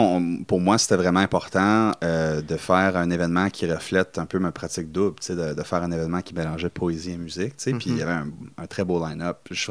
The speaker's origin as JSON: {"language": "French", "town": "Sudbury", "region": "Ontario", "country": "Canada", "tie": "born or raised there", "also_born_or_lived": "Ottawa", "said": "Donc, j'ai habité à Sudbury le premier 18 ans de ma vie. Après ça, j'ai déménagé à Ottawa pour faire mes études. J'ai fait mon bac à l'Université d'Ottawa. J'ai vécu à Toronto pendant un an, mais après ça, j'ai décidé, je reviens dans l'Est, puis j'ai décidé de m'établir à Ottawa."}